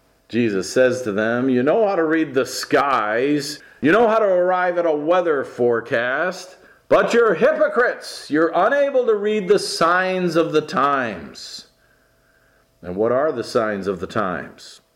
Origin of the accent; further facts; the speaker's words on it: Midwest, United States; I grew up in the Midwest, as you know, near the Great Lakes, Lake Michigan. We would stand on the shores of Lake Michigan, and you could not see the other side.